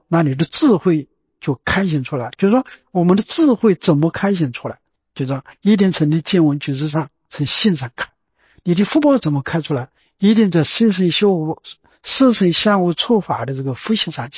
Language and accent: Chinese; China; 就是说我们中国人都喜欢利他嘛